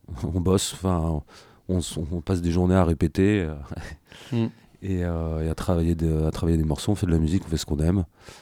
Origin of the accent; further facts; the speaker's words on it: Fontainebleau, Île-de-France, France; j'ai eu la chance de grandir dans une région à Fontainebleau exactement, non loin de Samois-sur-Seine